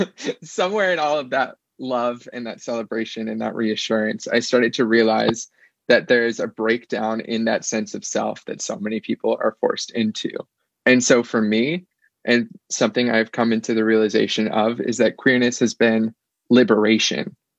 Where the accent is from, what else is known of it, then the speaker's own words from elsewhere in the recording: the South, United States; the queerness that I had been taught about growing up in the South, growing up in conservative Christianity